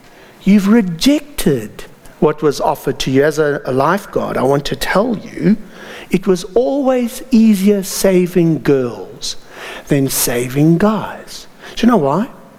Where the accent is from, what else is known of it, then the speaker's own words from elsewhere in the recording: South Africa; sorry, I'm South African, from inland